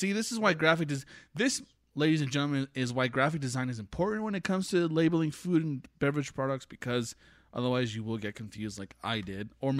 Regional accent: Germany; because we're Germans and we're from Germany.

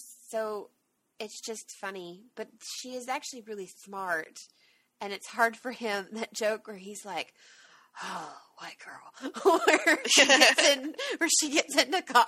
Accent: South Dakota, United States; Like, I'm actually from South Dakota, and I'm mm-hmm. a Native American, and so I really like that.

